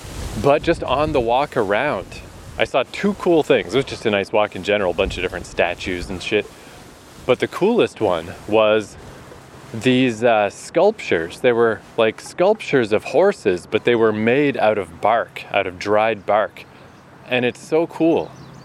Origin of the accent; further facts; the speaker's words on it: Fredericton, New Brunswick, Canada; That reminds me, actually, in my hometown, Fredericton, New Brunswick, they have kind of the opposite.